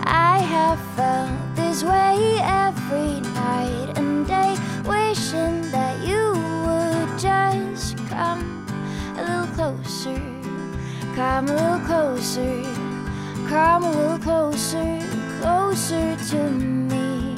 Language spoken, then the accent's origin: Norwegian; Vaksdal, Vestland, Norway; Jeg er fra Vaksdal.